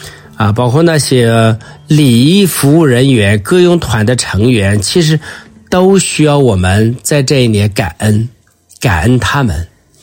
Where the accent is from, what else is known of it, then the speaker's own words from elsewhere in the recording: China; 其实我们中国人过除夕啊，结账、盘货、还款、打扫卫生啊等等，其实我们有相同的啊一些理念。这是我们每一个中国人啊都要在大年三十要做的一件事